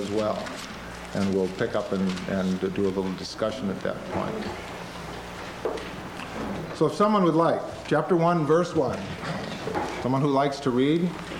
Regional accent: Iowa, United States; moved away as an adult; now in Texas, United States; I grew up in Iowa and went to Luther College and Wartburg Seminary and then spent my adult life in Texas. So people tell me they're surprised that I have not yet adopted the accent of Texans.

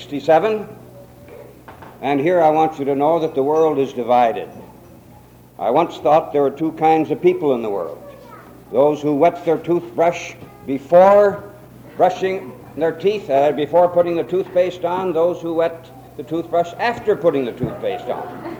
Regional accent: Minnesota, United States; I'm from Minnesota. Minnesota is the northernmost part of the United States.

